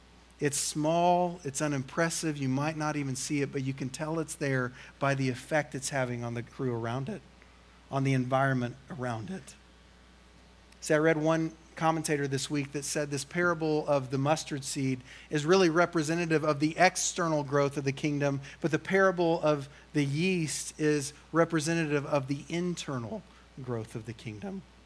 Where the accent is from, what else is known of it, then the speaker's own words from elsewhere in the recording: Oklahoma, United States; Now, I grew up in Oklahoma, which I'm very proud of.